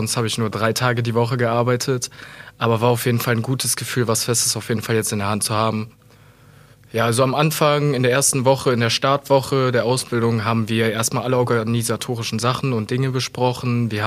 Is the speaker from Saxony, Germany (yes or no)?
no; Hürth, North Rhine-Westphalia, Germany; ich komme aus Hürth-Efferen